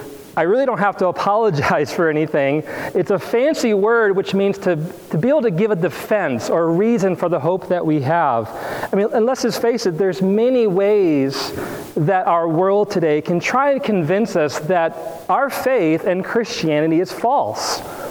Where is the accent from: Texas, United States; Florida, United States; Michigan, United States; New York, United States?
Michigan, United States; Flint; also born or lived in Waterford; now in Boston, United States; we are from the Michigan area, and from Flint and from Waterford, and we went to Moody and then went to Boston and stayed there